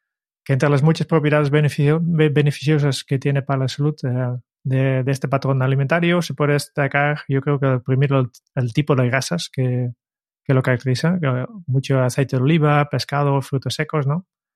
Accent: Netherlands; Spanish is a second language; Yo tengo la suerte que soy holandés

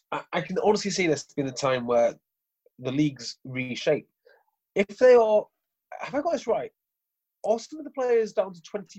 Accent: Wales, United Kingdom; But, you know, officially I'm a Welshman.

